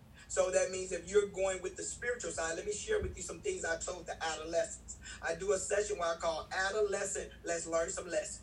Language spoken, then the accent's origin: English; Mississippi, United States; moved away; I stayed in the inner city when I came from Mississippi.